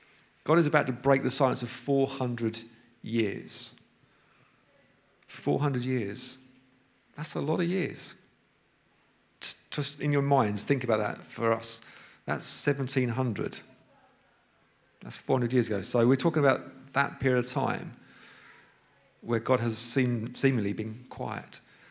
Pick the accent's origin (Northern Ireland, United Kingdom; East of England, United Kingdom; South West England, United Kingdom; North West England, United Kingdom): East of England, United Kingdom; accent: Suffolk; I don't have a particularly strong accent until I get back amongst people from Suffolk, where it tends to get quite Suffolk.